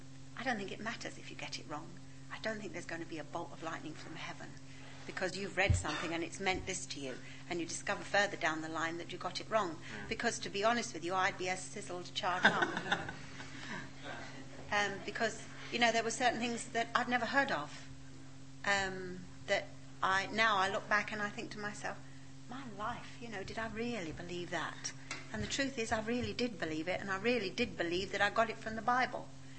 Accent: London, United Kingdom; accent: East End; You see, I'm an East Ender, right? I come from the East End of London.

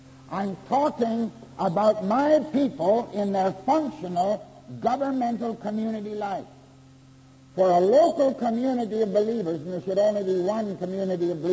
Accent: Canada; I'm a Canadian. In Canada, it's

